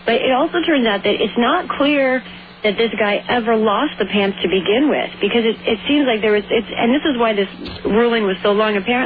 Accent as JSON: {"language": "English", "town": "Annandale", "region": "Virginia", "country": "United States", "tie": "born or raised there", "said": "Oh, I don't know. It's some kind of suburban blur. I don't know. Actually, I'm very proud of Annandale. It's the last town inside the Beltway with no Starbucks."}